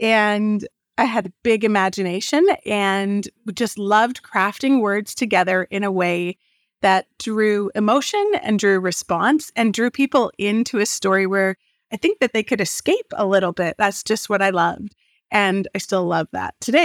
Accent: British Columbia, Canada; I grew up on Vancouver Island. I went to university on Vancouver Island.

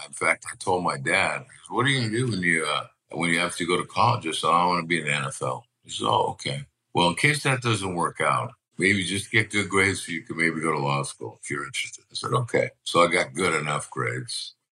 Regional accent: Los Angeles, California, United States; You know, I was just a kid of a family of six kids growing up in Los Angeles.

